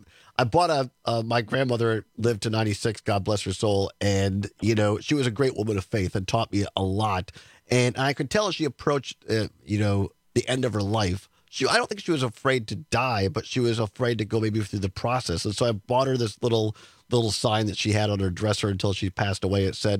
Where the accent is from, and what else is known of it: Richland Center, Wisconsin, United States; born or raised there